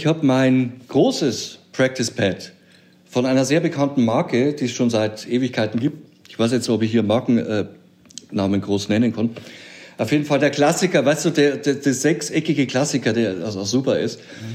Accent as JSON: {"language": "German", "region": "Bavaria", "country": "Germany", "said": "Ich habe aber genug getrunken. Als Oberpfälzer damals"}